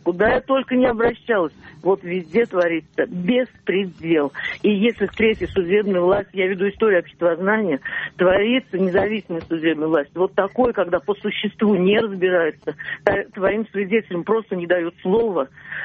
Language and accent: Russian; Samara, Samara Oblast, Russia; Из Самары. Да, из Самары.